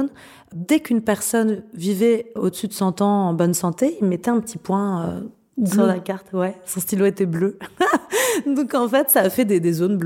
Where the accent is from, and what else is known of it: France